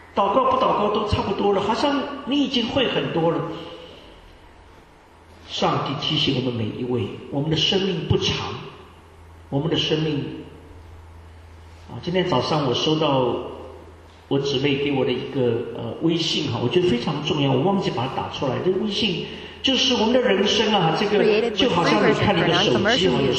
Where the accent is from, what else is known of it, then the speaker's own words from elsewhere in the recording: Shanghai, China; born there; also born or lived in Hangzhou / Luoyang / Guangzhou / Wuhan; 我在国内的时候，我在上海出生，其实我老家是杭州啊。我常常喜欢用杭州，因为这样离天堂比较近一点，上有天堂，下有苏杭。那这个后来到东北念书以后，在河南，在洛阳也待了不短的时间，